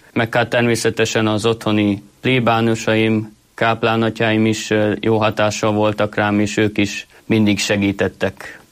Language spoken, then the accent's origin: Hungarian; Szendrő, Borsod-Abaúj-Zemplén, Hungary; Én Szendrőből származom